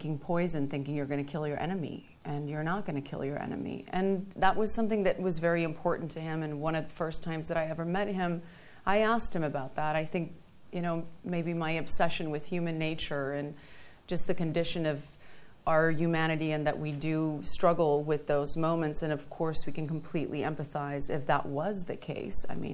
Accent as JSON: {"language": "English", "country": "South Africa", "said": "it was really tied to my love for my home country of South Africa."}